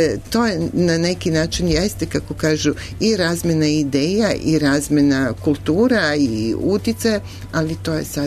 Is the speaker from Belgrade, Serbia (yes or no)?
no; Vojvodina, Serbia; kako se kod nas u Vojvodini zove taj period Bele nedelje